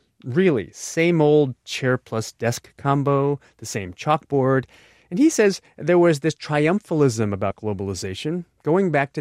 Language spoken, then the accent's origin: English; Hong Kong; also born or lived in Taiwan; I grew up mostly overseas in Hong Kong and Taiwan. These are islands where life only improves when you trade with other countries.